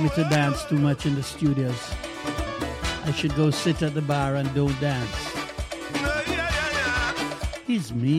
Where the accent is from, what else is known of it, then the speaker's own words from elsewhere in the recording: Jamaica; moved away; Because this is how we heard music back in the days of growing up in Jamaica.